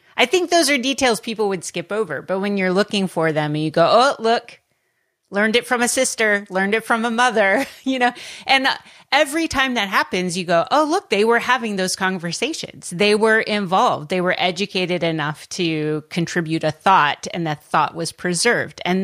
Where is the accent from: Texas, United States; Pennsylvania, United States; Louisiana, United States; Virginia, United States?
Pennsylvania, United States; Philadelphia; end with an African-American woman from my hometown of Philly.